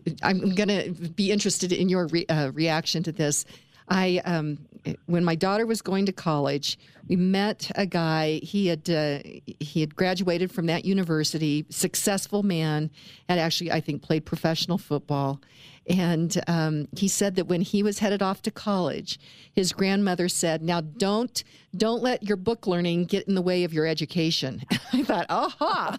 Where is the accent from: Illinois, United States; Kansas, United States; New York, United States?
Kansas, United States; Speaking of education, my grandmother, I'm from Western Kansas